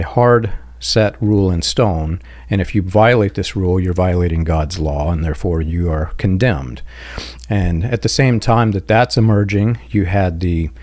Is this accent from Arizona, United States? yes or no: no; Indiana, United States; it all came back together in Indiana, in my home state.